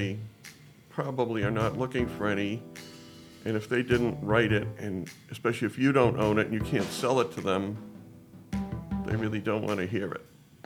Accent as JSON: {"language": "English", "town": "Lexington", "region": "Massachusetts", "country": "United States", "tie": "born or raised there", "said": "And I grew up myself in Lexington, Mass."}